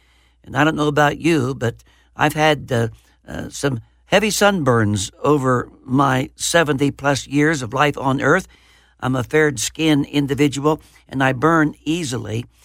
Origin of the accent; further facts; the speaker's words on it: Pennsylvania, United States; I can recall my home pastor taught me over 50 years ago when I was growing up in Fayette County, Western Pennsylvania.